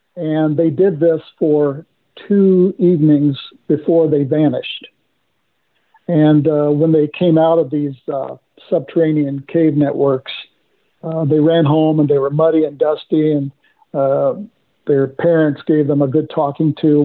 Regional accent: Hannibal, Missouri, United States; in the neighborhood that I grew up in Hannibal. So it was a place of grand adventure.

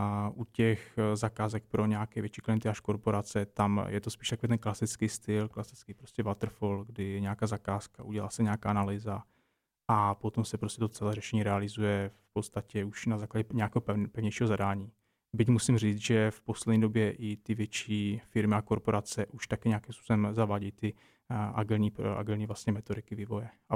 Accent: Zlín Region, Czechia; já v podstatě nejsem třeba původem z Prahy, jsem vlastně z Valašska

